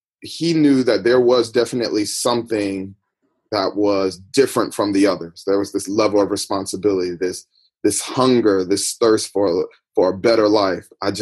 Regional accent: Connecticut, United States; I know I came from Connecticut.

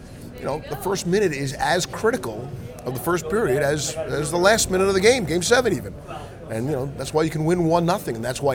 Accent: New York, United States; I grew up in New York as a Ranger fan.

